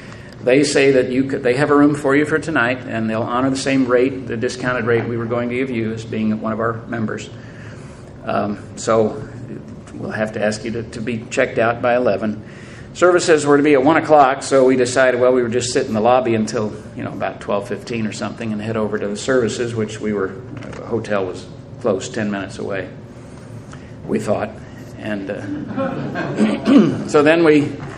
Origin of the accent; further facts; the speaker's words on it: Canada; You know, being Canadian, we'll jump in.